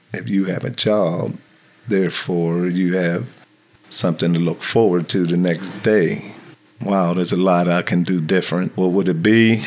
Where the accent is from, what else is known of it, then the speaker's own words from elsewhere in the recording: Homestead, Florida, United States; moved away as an adult; I was born and raised in Homestead, left between military, just venturing out on my own, California, a couple other places, other cities, and just ventured back to Homestead.